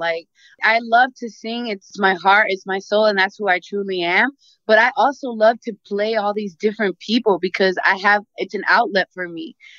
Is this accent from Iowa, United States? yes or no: no; Queens, New York, United States; born there; Yeah, New York, like I was born in Queens.